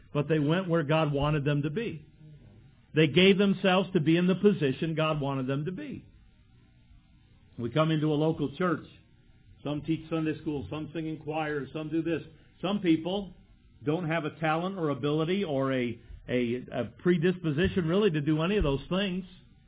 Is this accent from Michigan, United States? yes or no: yes; Michigan, United States; I'm from Michigan. You give me my choice, I know where I'm going to live. It's going to be north of the border.